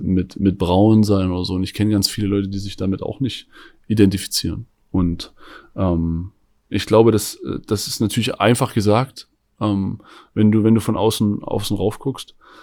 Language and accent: German; Eisenach, Thuringia, Germany; also born or lived in Jena; Wie gesagt, meine Kindheit in Eisenach verbracht und meine Schulzeit in Jena oder die zweite Schulzeit quasi in Jena.